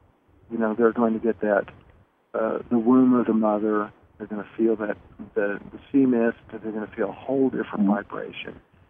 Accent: Oklahoma, United States; now in Sedona, United States; I keep the Oklahoma number because that's where I grew up. I'm originally from Oklahoma, and my parents can get in touch with me easily.

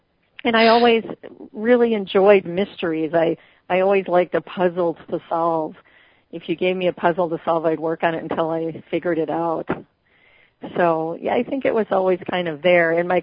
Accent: Minnesota, United States; also born or lived in Chicago, Illinois; I was born and raised in Minnesota. The land of extremes, many long, cold winters surrounded by 10 and 12-foot snow drifts, and then hot, humid summers.

